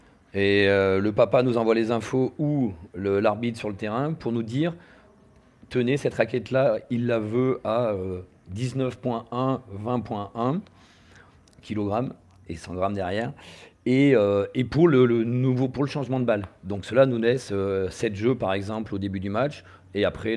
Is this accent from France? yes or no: yes; Clermont-Ferrand, Auvergne-Rhône-Alpes, France; Là, je suis revenu chez moi à Clermont